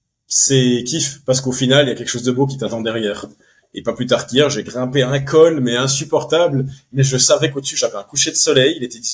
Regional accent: Togo; born there; moi, je suis né donc au Togo, en Afrique.

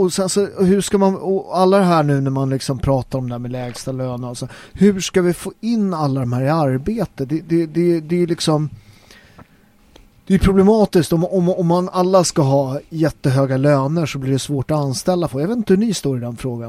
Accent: Nacka, Stockholm County, Sweden; Det gjorde man ju i Nacka, där jag kommer ifrån.

